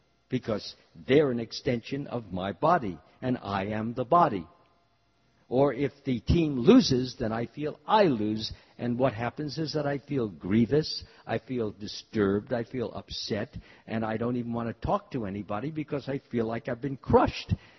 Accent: Los Angeles, California, United States; I live in California. And one becomes proud of the fact that he lives in California. Yes, I'm a Californian. I'm a Los Angelinos.

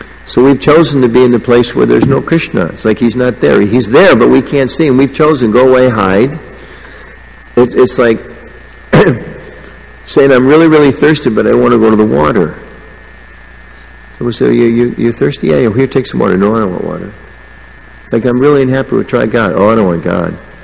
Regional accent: Denver, Colorado, United States; I grew up in Denver. It was my first temple.

